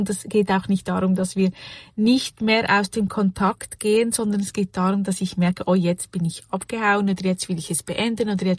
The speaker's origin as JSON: {"language": "German", "country": "Switzerland", "accent": "Swiss German", "said": "ich spreche einfach, wie ich spreche auf Schweizerdeutsch. Also bei uns in der Schweiz"}